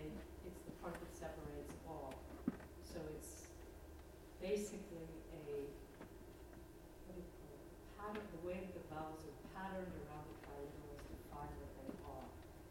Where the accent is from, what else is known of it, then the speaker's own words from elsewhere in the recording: New York, United States; I was from the Figure Lakes, just south of Lake Ontario.